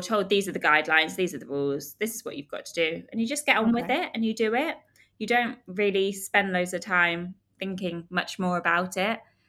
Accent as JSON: {"language": "English", "town": "Cheltenham", "region": "South West England", "country": "United Kingdom", "tie": "born or raised there", "also_born_or_lived": "London", "moved": "yes", "lives_now": "Dubai, United Arab Emirates", "said": "My hometown is about 100 miles from London, so a smaller place called Cheltenham, which is to the west of England. But I lived in London for most of my adult life."}